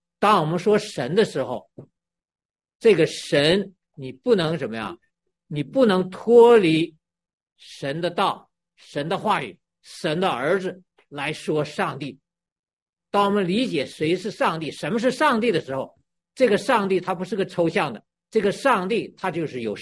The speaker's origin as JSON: {"language": "Chinese", "country": "China", "said": "特别我从大陆来的"}